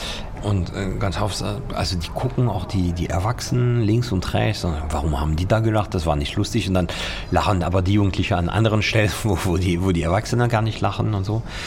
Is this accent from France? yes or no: yes; France; Was für mich als Franzose, für mich als Kind, nicht normal war.